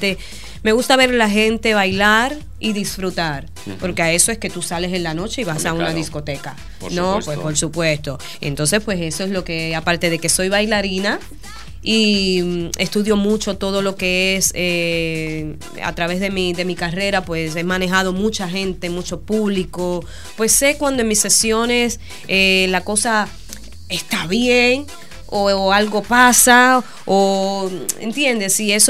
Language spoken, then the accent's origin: Spanish; Puerto Rico; now in Miami, United States; Yo soy puertorriqueña, pero resido en Miami hace muchos años.